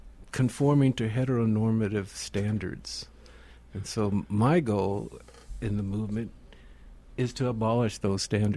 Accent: Berkeley, California, United States; And I thought, yeah, well, this is my hometown, Berkeley.

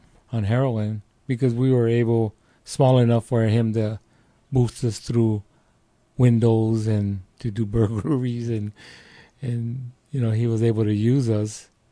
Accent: Fullerton, California, United States; Well, I grew up there in Fullerton, California

